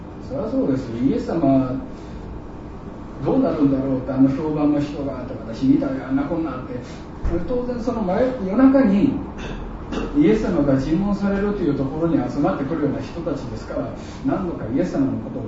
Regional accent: Osaka, Japan; 私もごくごくたまに言われます。大阪出身ですって言われたら、じゃあなんか面白いこと言えるってみたいな

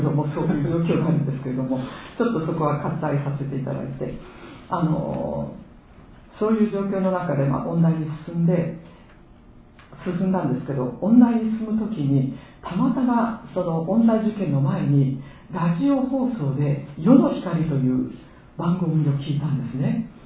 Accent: Sapporo, Hokkaido, Japan; also born or lived in Iwamizawa; 私は北海道で生まれ育ちました。岩沢市というところで生まれたんですけれども、中学から父の転勤でずっと札幌で暮らしてまいりました。

